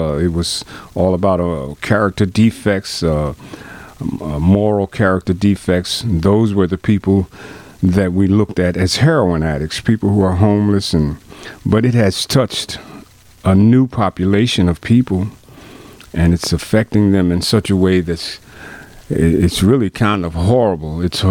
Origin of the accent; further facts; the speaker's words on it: Newark, New Jersey, United States; We were raised together in Newark, New Jersey, and he's doing some amazing things out in Seattle, Washington now.